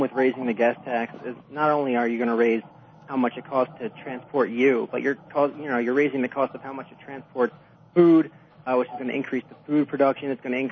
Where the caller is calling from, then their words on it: New Jersey, United States; Hey, Mark. … from New Jersey.